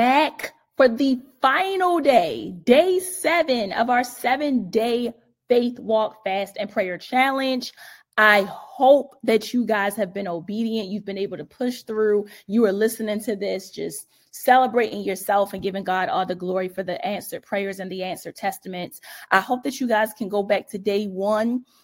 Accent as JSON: {"language": "English", "town": "Baltimore", "region": "Maryland", "country": "United States", "tie": "born or raised there", "moved": "yes", "lives_now": "Los Angeles, United States", "said": "And I remember when I was about to leave my hometown of Baltimore City and relocate to LA, I was super excited about it."}